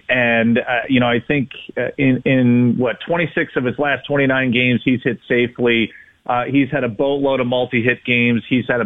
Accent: Cleveland, Ohio, United States; Growing up in Cleveland, I don't know how it can't be if you're a diehard baseball fan.

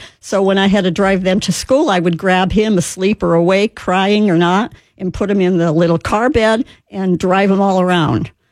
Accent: Wilkes-Barre, Pennsylvania, United States; also born or lived in Cleveland / New Jersey; I grew up in Wilkes-Barre, PA, and they had a Cleveland Indian farm club. So I was a Cleveland Indian fan before we moved to Cleveland.

